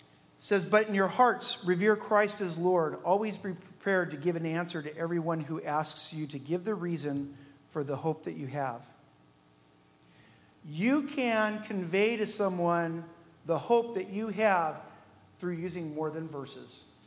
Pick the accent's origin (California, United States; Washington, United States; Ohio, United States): California, United States; Paso Robles; When I grew up in Paso Robles, we had a 40-acre parcel.